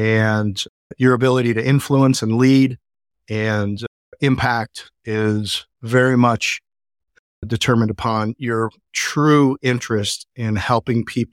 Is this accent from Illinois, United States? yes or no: yes; Chicago, Illinois, United States; now in Boone, United States; I came out there from Chicago. So a little culture shock for everybody involved, but it was great.